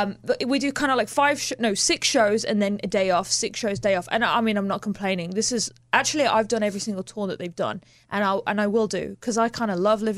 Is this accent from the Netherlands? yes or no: no; Birmingham, West Midlands, United Kingdom; So I grew up in Birmingham, and I always had like a lot of energy.